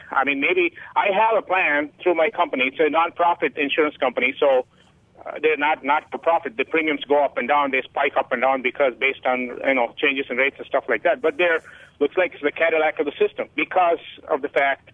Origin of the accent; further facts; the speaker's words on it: India; now in United States; I'm basically from India, and I guess we go back and forth every couple of years.